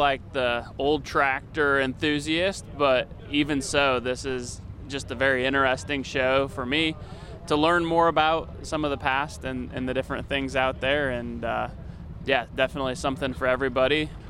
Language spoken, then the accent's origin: English; Fairbury, Illinois, United States; I grew up in Fairbury, Illinois, not too far from here. My family farms.